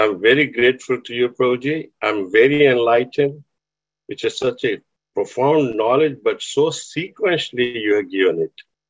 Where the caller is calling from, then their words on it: New Zealand; from New Zealand. It's 2 o'clock in the morning here.